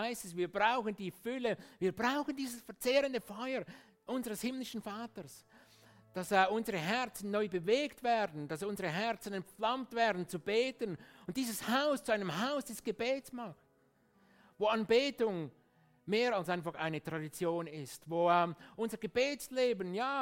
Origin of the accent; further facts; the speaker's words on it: Switzerland; Und auch ich bin willkommen als Schweizer, selbstverständlich.